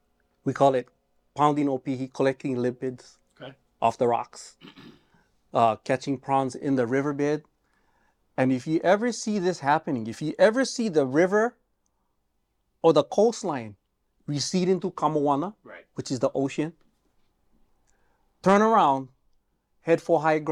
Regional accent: Hawaii, United States; way we practice our culture, our oral language, teaching our children, our keiki, about our culture, about being Hawaiian, it is challenging. Because we're part of America.

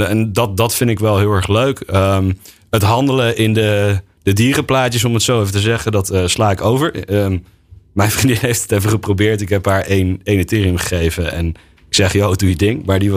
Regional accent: Hilversum, North Holland, Netherlands; Ik kom natuurlijk uit Hilversum.

